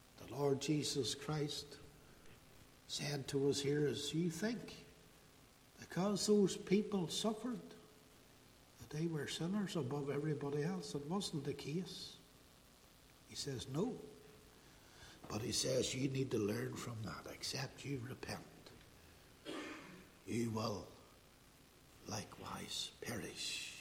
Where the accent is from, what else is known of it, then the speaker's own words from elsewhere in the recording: Northern Ireland, United Kingdom; I mean, I'm not ashamed to be Irish, but I'm Northern Irish.